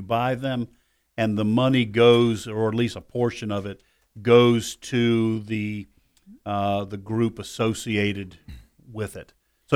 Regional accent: New England, United States; And I grew up in New England. I grew up in the city.

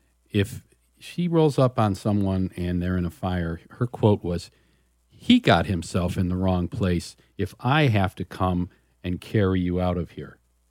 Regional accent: Midwest, United States; I was not very happy being a Midwesterner.

